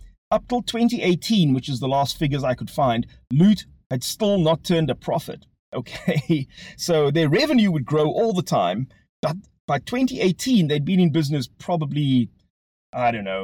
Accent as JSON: {"language": "English", "country": "South Africa", "tie": "born or raised there", "said": "it's the online shopping brand we grew up with in South Africa."}